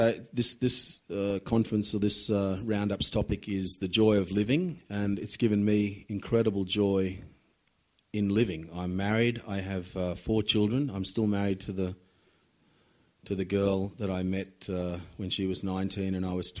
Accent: Charleville, Queensland, Australia; and I was from Charleville out in Western Queensland.

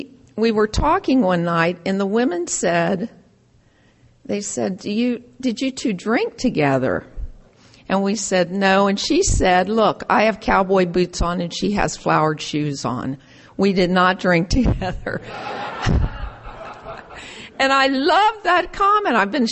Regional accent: Ireland; because I'm an Irish woman

